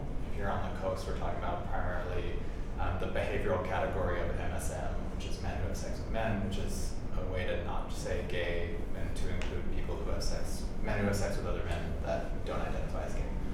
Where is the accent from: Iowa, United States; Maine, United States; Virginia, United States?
Maine, United States; I'm from Podunk, nowhere, Maine. Like, Sherbrooke is halfway between Boston and Sherbrooke